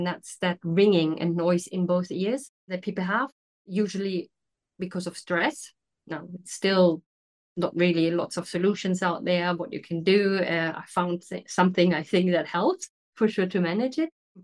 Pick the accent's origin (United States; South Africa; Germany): Germany; Berlin; moved away; I was born and bred in Berlin in Germany, which is obviously a big city, and that's good.